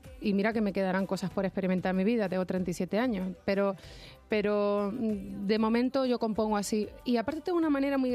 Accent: Extremadura, Spain; Quiero volver a mi tierra, Extremadura, también con mi público.

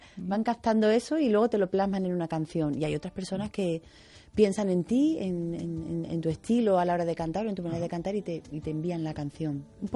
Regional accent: Málaga, Andalusia, Spain; en mi tierra, en Málaga.

